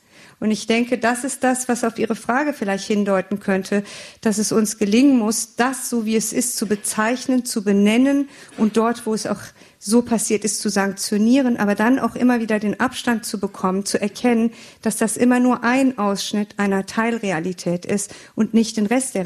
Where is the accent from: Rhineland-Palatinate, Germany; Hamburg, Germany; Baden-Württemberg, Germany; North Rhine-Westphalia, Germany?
Rhineland-Palatinate, Germany; Boppard; born there; now in Berlin, Germany; Meine Mutter ist in Boppard am Rhein geboren, ist Rheinländerin. Ich bin in Boppard am Rhein geboren, bin Rheinländerin. Insofern habe ich mich vielleicht in Berlin gut integriert und angepasst.